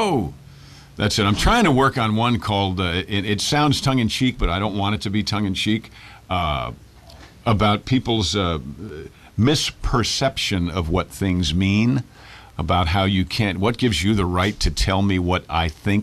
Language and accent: English; New York, United States; I'm from New York, and I've got this bee in my bonnet